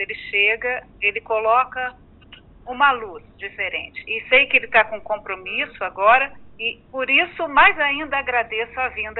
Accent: Guaxupé, Minas Gerais, Brazil; Eu sou natural de Guaxupé, Minas Gerais.

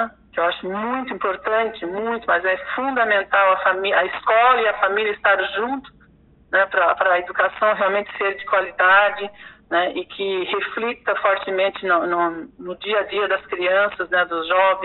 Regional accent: Siderópolis, Santa Catarina, Brazil; now in Urussanga, Brazil; Eu sou sideropolitana, né? Sideropolitana. Comecei na educação em Siderópolis

